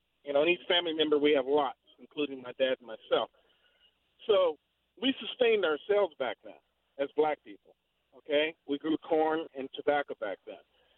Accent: East Palo Alto, California, United States; now in San Jose, United States; as a black American, I grew up in East Palo Alto. I was born at Herrick in Oakland, but grew up until I was 12 before I moved to San Jose in East Palo Alto.

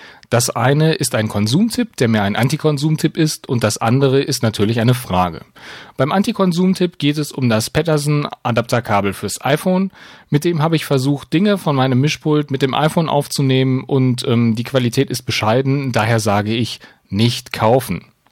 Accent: Bochum, North Rhine-Westphalia, Germany; ich komme aus Bochum

